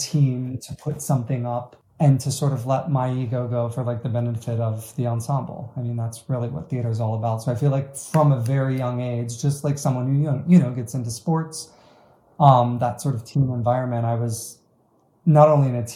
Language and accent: English; St. Petersburg, Florida, United States; I'm originally from St. Petersburg, Florida. There's a very big sort of arts presence there